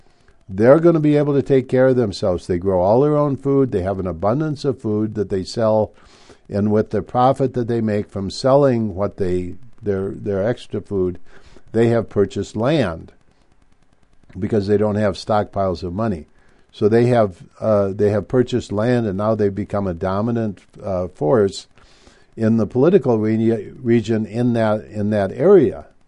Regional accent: Minnesota, United States; moved away as an adult; also born or lived in Mexico; I grew up in Minnesota, but then after I got out of college, I went to Mexico to follow my nose and adventure.

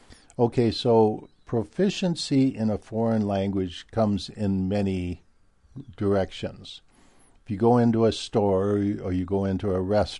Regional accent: Minnesota, United States; I'm from the Midwest, raised in, you know, Minnesota, the heart of the Midwest.

